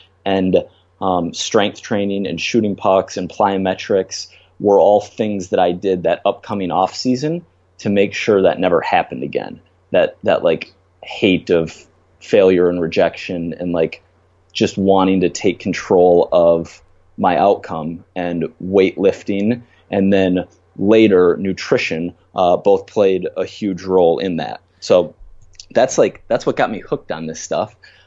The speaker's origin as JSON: {"language": "English", "region": "Minnesota", "country": "United States", "tie": "born or raised there", "lives_now": "New York City, United States", "said": "I live in New York City. I grew up in Minnesota and fell in love with fitness specifically when I was in eighth grade"}